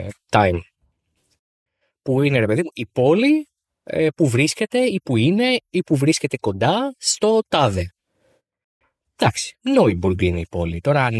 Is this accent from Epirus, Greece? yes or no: yes; Arta, Epirus, Greece; Και τα λέω εγώ αυτά που είμαι από την Άρτα.